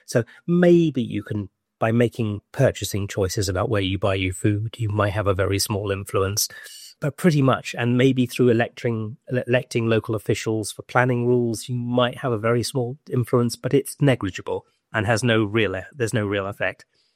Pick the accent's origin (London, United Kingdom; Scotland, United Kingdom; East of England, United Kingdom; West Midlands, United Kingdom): London, United Kingdom; moved away as an adult; now in Wales; I'm a Londoner. I was born in London. I've moved to Wales 23 years ago, so I've been here a long time.